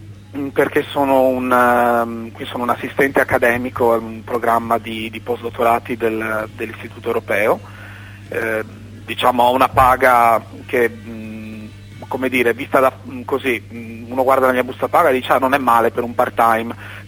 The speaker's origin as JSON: {"language": "Italian", "town": "Mestre", "region": "Veneto", "country": "Italy", "lives_now": "Florence, Italy", "said": "Partono proprio dai dati anagrafici. Ho 35 anni, sono di Venezia, Mestre originario, ma al momento lavoro a Firenze"}